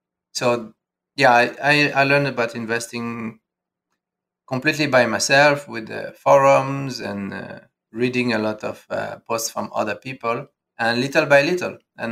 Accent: Paris, Île-de-France, France; moved away as an adult; Okay, so I'm originally from Paris

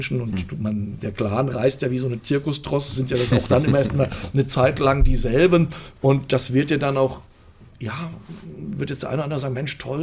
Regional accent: Fulda, Hesse, Germany; Fulda. Ja, der Entschluss kam dann, weil meine Frau ist auch ein Fulderer Mädchen, ist hier verwurzelt, familiär, und meine Mutter lebt hier noch in Fulda.

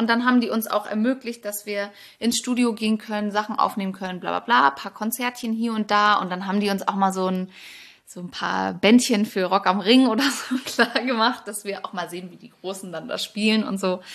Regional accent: Hamburg, Germany; ich komme ja eigentlich aus Hamburg

